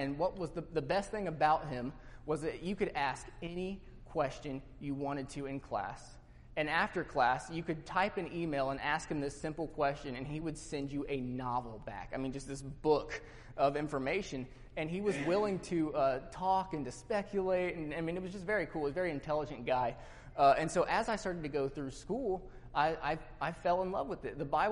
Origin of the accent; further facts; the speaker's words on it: Colorado, United States; look, we grew up outside of Denver. Like, this is a totally different culture down there.